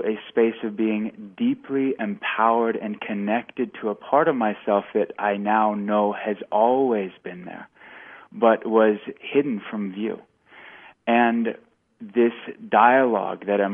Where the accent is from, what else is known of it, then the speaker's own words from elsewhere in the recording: Austin, Texas, United States; I was raised in Austin and all around the country